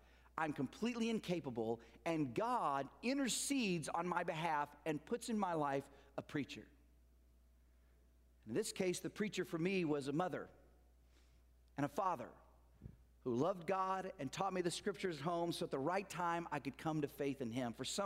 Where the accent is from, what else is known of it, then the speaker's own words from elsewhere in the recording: Oklahoma, United States; moved away as an adult; also born or lived in Virginia; I moved from Oklahoma when I graduated from high school to Virginia